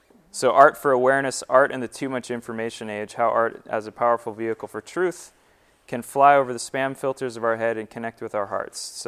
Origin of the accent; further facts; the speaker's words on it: Hawaii, United States; I am from Hawaii